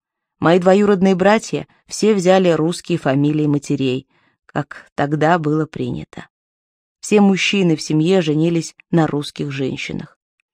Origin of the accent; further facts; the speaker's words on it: Davlekanovo, Bashkortostan, Russia; born there; Я родилась в Башкирии, в деревне Давлеканово.